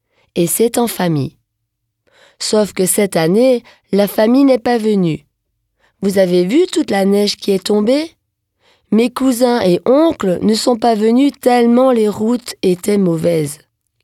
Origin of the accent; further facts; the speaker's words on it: France; Quand j'y pense, chez nous en France, cela se boit à la fin du repas.